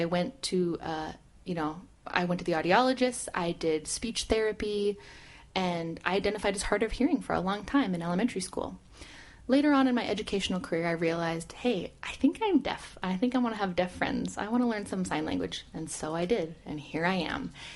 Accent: Anchorage, Alaska, United States; I'm proud to say that I am a born and raised Anchorageite. I'm from Alaska, born and raised, and I've gone through a lot of challenges in my time here.

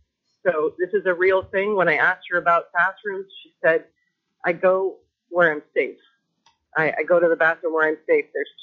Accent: Alaska, United States; And even though my husband and I and all my children were born and raised in Alaska, Blue Cross of Texas denied the entire hospital, 3-week hospital stay.

